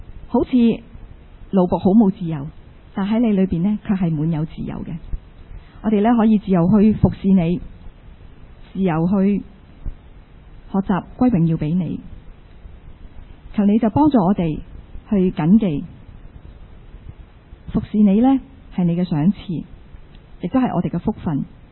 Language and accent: Cantonese; Hong Kong; 我们作为一个香港人或者作为一个中国人，